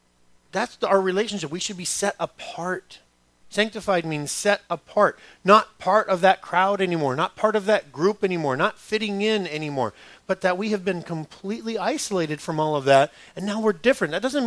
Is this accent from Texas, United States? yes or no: no; Los Angeles, California, United States; I grew up in East LA. I still go over there all the time. I'm there every week.